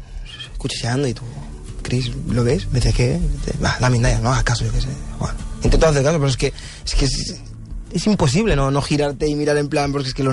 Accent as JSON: {"language": "Catalan", "town": "Mataró", "region": "Catalonia", "country": "Spain", "tie": "born or raised there", "said": "tinc 21 anys, sóc de Mataró, nascut aquí, els meus pares de Gàmbia"}